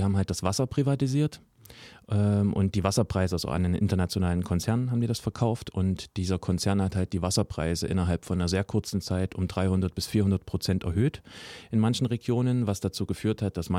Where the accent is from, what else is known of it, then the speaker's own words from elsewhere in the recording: Chemnitz, Saxony, Germany; now in Leipzig, Germany; bevor ich nach Leipzig gekommen bin, ich komme aus Chemnitz ursprünglich